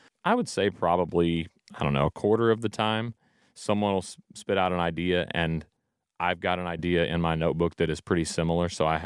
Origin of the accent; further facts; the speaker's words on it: Hot Springs, Arkansas, United States; one of my first gigs was opening for … in my hometown in Hot Springs, Arkansas.